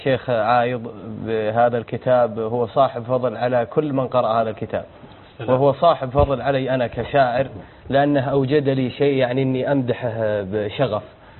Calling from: Egypt; انا ارسلت للشيخ من مصر مره

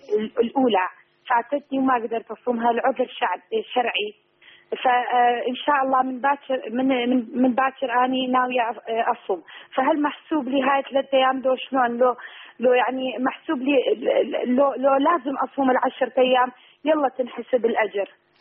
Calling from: Kurdistan Region, Iraq; first language Kurdish; Arabic is a second language; أنا أكلمك كردية، أتصل بك من شمال العراق، واللغة عندنا هنا إحنا لغتنا كردية ما نتكلم عربي إحنا.

